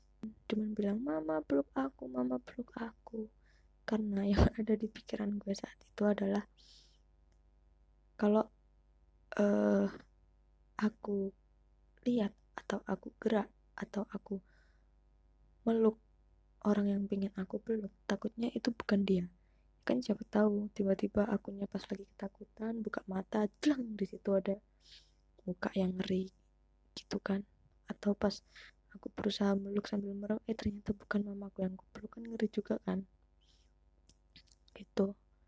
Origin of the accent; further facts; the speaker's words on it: Malang, East Java, Indonesia; saya dari Malang.